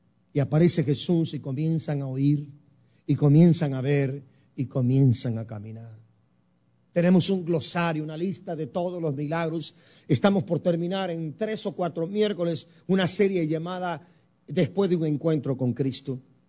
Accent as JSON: {"language": "Spanish", "town": "San Francisco", "region": "California", "country": "United States", "tie": "born or raised there", "also_born_or_lived": "Guatemala", "lives_now": "Chicago, United States", "said": "He vivido más de la mitad de mi vida acá. Nací en Guatemala, me malcrié en San Francisco, California."}